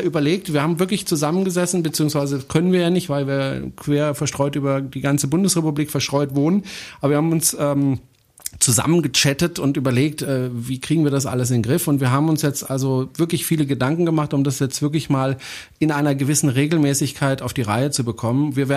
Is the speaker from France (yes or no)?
yes; France; German is a second language; now in Germany; Ich bin Franzose